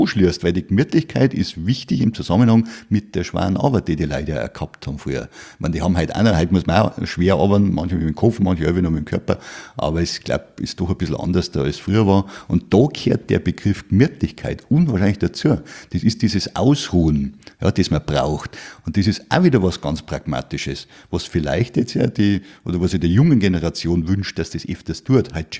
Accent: Munich, Bavaria, Germany; born there; Ich bin ja in München geboren, in Neuhausen, und habe ein paar Stadtteile durchgemacht, bis ich dann in Tudering gelandet bin.

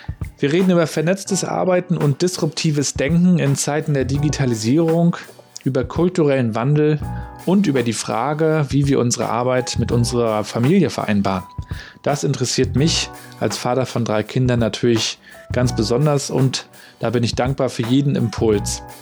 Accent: Rostock, Mecklenburg-Vorpommern, Germany; born there; also born or lived in Hamburg; Er ist wie ich gebürtiger Rostocker und auch ihn hat es irgendwann nach Hamburg verschlagen. Ich bin irgendwann zurückgekehrt nach Rostock.

